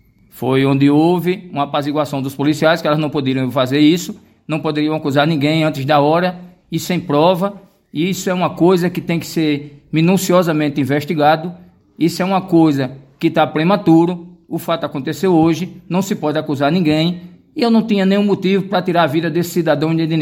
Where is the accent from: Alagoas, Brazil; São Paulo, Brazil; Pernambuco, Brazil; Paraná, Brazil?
Alagoas, Brazil; Arapiraca; now in Palmeira dos Índios, Brazil; né? Posteriormente sou de Arapiraca, hoje resido aqui em Palmeira dos Índios